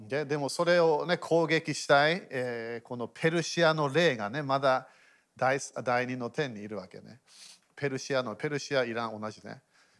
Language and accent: Japanese; United Kingdom; Japanese is a second language; だから私イギリス人、半分ドイツ人入れるわけ。